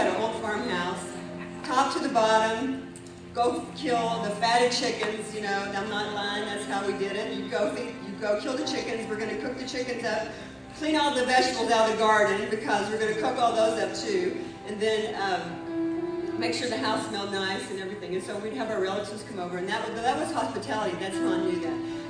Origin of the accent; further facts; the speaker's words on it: Kentucky, United States; I grew up in the South, Kentucky. My mother had 9 children. We grew up on a big farm in the heart of Kentucky.